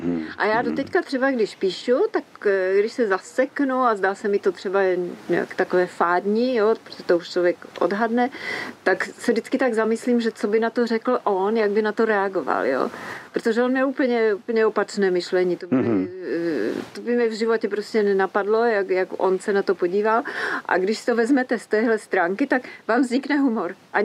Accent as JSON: {"language": "Czech", "region": "Moravia", "country": "Czechia", "tie": "born there", "said": "Jsem se narodila na Moravě, ale pak otec měl tuberkulózu, tak proto jsme se přestěhovali."}